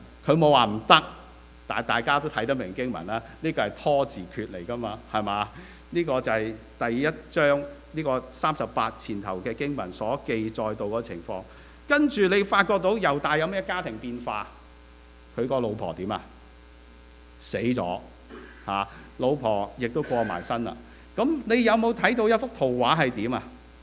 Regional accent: China

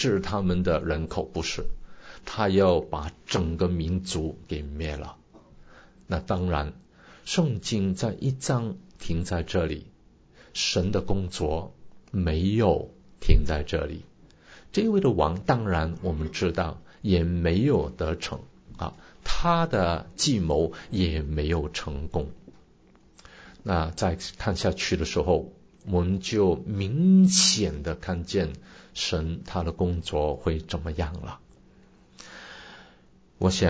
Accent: China; 其实呢不单止你跟我是中国人啊

